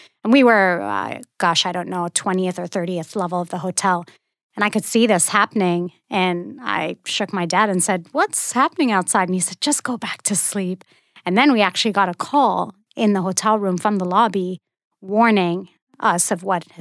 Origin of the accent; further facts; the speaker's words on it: Bahrain; moved away as an adult; also born or lived in Kuwait; now in United States; So I was born in Kuwait, but actually raised on the island of Bahrain or the Kingdom of Bahrain. I did finish out high school in Kuwait and then moved to the U.S. for college. So I've been here for about 17 years now.